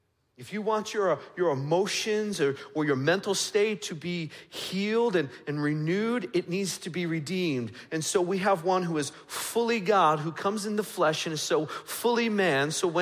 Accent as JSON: {"language": "English", "region": "New York", "country": "United States", "tie": "born or raised there", "said": "Perhaps you're familiar with an event that occurred in my home state a bunch of years ago. It's called Woodstock."}